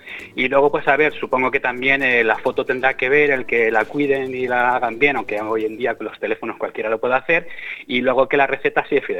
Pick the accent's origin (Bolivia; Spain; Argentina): Spain; Madrid, Community of Madrid; yo soy del sur de Madrid, pero mi familia es manchega